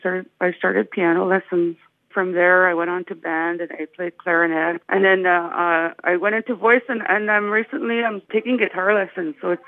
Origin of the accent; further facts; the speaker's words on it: Opaskwayak Cree Nation, Manitoba, Canada; Well, I grew up in Opaskwayak Cree Nation. I went to school in Toronto for college